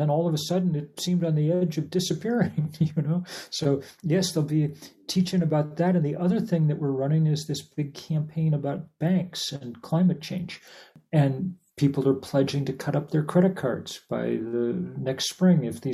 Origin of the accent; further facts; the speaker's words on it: Lexington, Massachusetts, United States; I grew up in Lexington and I was a tour guide on the Battle Green.